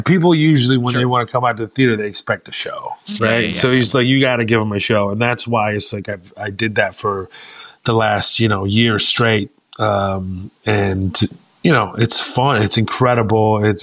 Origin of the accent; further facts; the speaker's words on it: Houston, Texas, United States; I was doing them in Houston in my hometown with this small room called The Box inside The Secret Group.